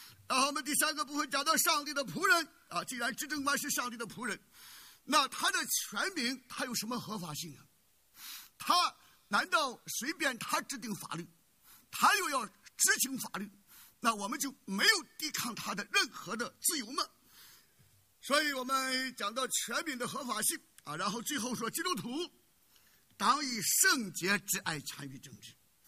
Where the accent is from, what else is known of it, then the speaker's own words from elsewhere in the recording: China; 我们中国人，尤其是我们来自大陆的人，我们缺乏公民的意识。